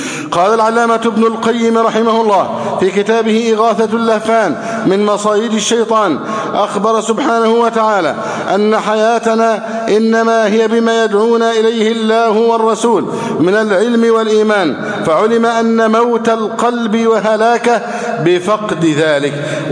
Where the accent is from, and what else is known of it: Egypt